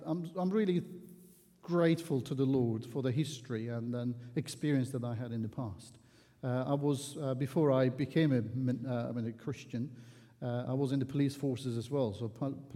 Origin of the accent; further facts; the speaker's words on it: Azerbaijan; now in South Croydon, United Kingdom; Well, I come all the way from South Croydon, but originally from Azerbaijan, and I grew up in a Muslim family, not a fanatic, strong Muslim family, nominal Muslim family.